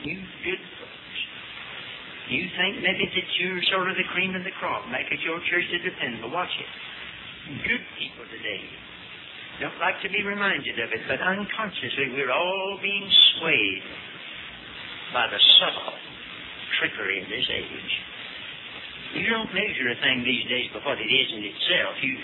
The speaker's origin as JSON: {"language": "English", "town": "Hickory", "region": "North Carolina", "country": "United States", "tie": "born or raised there", "said": "That's my hometown."}